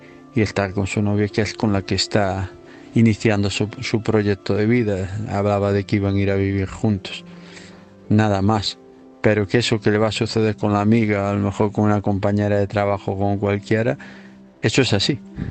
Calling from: Santiago de Compostela, Galicia, Spain; de Santiago de Compostela.

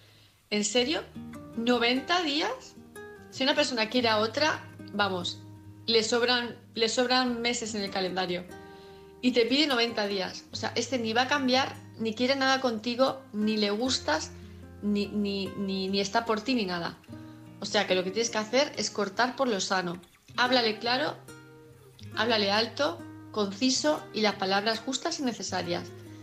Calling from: Palma, Balearic Islands, Spain; de Palma de Mallorca

